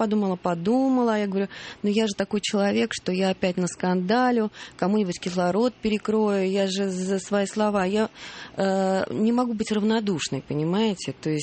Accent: Saint Petersburg, Russia; а я тоже ленинградец.

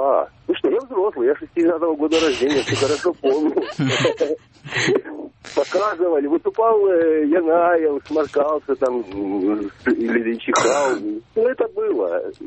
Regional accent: Kramatorsk, Donetsk Oblast, Ukraine; Я родом из Краматорска, поэтому все хорошо помню.

